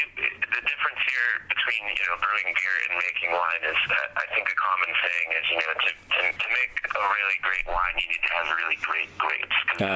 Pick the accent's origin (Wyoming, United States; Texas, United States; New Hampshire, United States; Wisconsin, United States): New Hampshire, United States; so we looked back into my home state of New Hampshire and looked at that short, little magical 17 miles of sea coast that we have here in New Hampshire